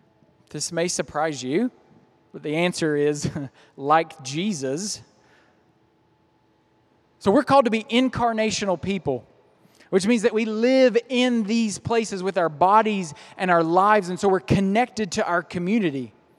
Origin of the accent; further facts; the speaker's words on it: Appalachia, United States; moved away as an adult; I'm from Appalachia, so all I ever understood about money was that it always went out of our hometown. It never stayed in, and I'm part of the brain drain. I mean, I left at 18 and got out because there weren't opportunities there.